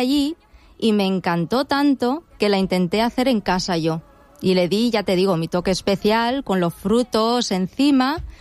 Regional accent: Santander, Cantabria, Spain; also born or lived in Germany; now in Benidorm, Spain; Vengo de Santander y de Alemania. Nacida en Alemania y en Santander, pues llevo también casi toda mi vida, porque mi abuelita y mi madre son de Santander y mi padre de Alemania.

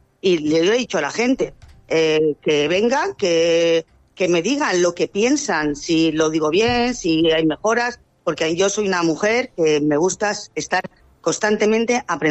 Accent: Benidorm, Valencian Community, Spain; yo soy de Benidorm, mi madre era de Benidorm … mi abuelo era de Benidorm

